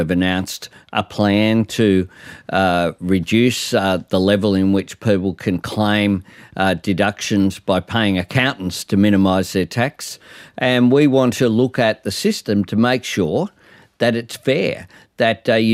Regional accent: Darlinghurst, New South Wales, Australia; born there; I had a single mum. I was born in Darlinghurst. I certainly have never been a citizen of another country.

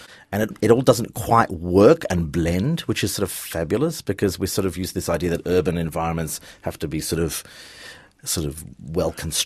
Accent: Australia; now in Berlin, Germany; Certainly I'm not seen as being, I'm always referred to as the Australian director

